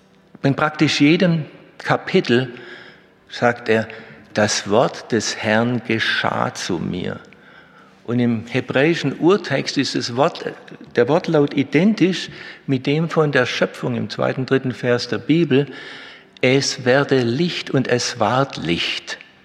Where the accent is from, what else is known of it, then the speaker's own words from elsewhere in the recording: Blaubeuren, Baden-Württemberg, Germany; Auch in meiner Heimatstadt Blaubeuren war ein Marienheiligtum bis zur Reformation.